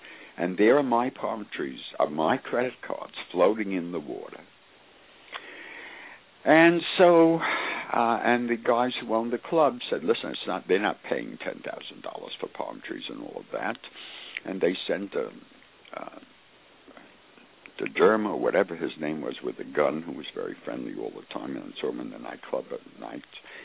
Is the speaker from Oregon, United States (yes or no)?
no; Brooklyn, New York, United States; If I had to stay with who I grew up in Brooklyn, I would be all alone.